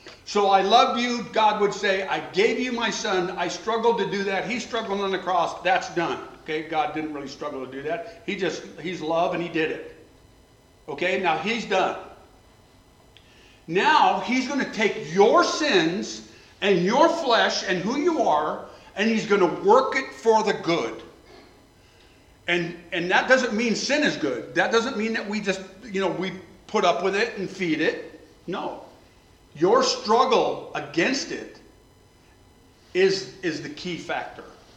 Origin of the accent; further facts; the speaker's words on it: Northwest, United States; I'm a Norwegian from the Northwest